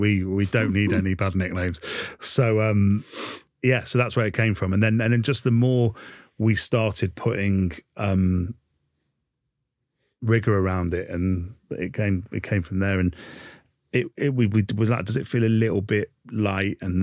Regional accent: Manchester, North West England, United Kingdom; It came from being a Mancunian and using the overly using the word ace.

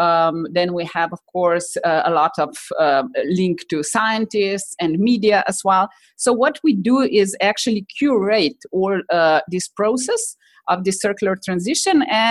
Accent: Ljubljana, Central Slovenia, Slovenia; Oh, this time I'm by chance in my hometown, Ljubljana, Slovenia, just back from Norway, heading to North Macedonia tomorrow.

